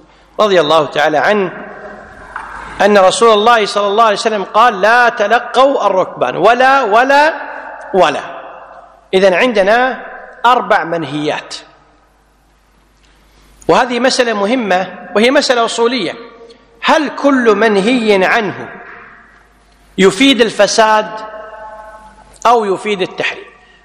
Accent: Kuwait; سيارات تجمع على سيارات عندنا بالكويت تجمع

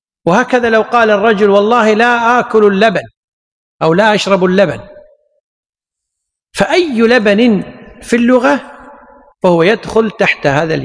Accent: Kuwait; لكن عندنا العرف اليوم عندنا بالكويت الغداء كله بعد الزوال

